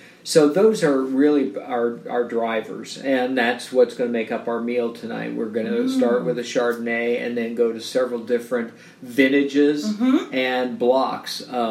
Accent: Iowa, United States; I grew up originally in Iowa in the Midwest

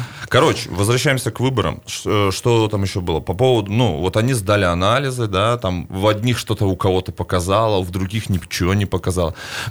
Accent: Belarus; Ну, как мы белорусы?

